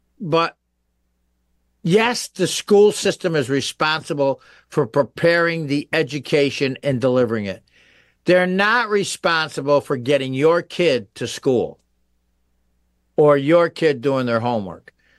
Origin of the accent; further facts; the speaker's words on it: Pittsfield, Massachusetts, United States; I could have retired anywhere. I love Pittsfield. I was raised in Pittsfield.